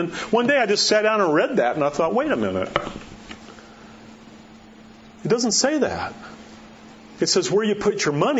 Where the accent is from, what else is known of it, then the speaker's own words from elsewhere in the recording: Florida, United States; There's a surf shop that I've gone to for years and years when I grew up in Florida, Ron John's, right?